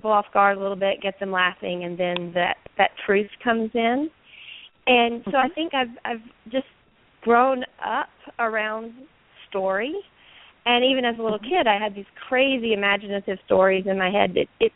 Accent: North Carolina, United States; also born or lived in Hendersonville, North Carolina; Yeah, I was born in Hendersonville, North Carolina, which is very near where I set Covert Justice.

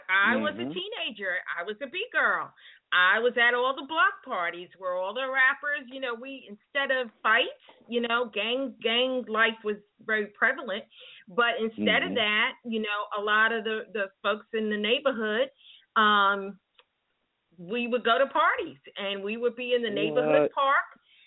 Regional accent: New York City, New York, United States; I'm originally from the Bronx, New York City.

